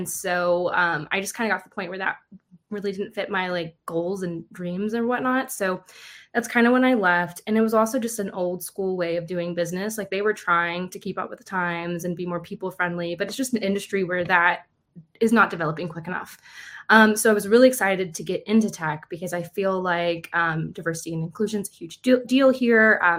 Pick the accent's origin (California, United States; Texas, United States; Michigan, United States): Texas, United States; I am born and raised in Texas. So when you think small town Texas, that's where I'm from. My hometown had 199 people.